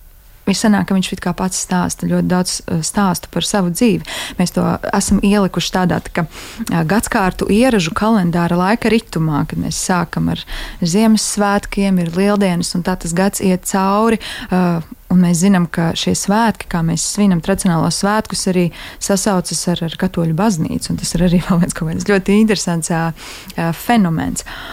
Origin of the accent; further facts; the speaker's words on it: Latgale, Latvia; es arī pati esmu cēlusies no Latgales